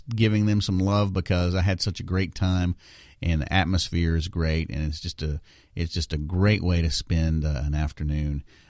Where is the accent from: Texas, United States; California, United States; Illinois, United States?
Texas, United States; Oh, I guess one of them asked if I was from Texas. Yes, I am from Texas.